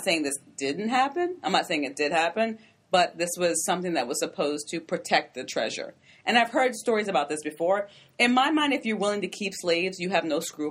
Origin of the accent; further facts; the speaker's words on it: Maryland, United States; This is one from the Gullah people, which I don't know that much about because, again, I'm from Maryland.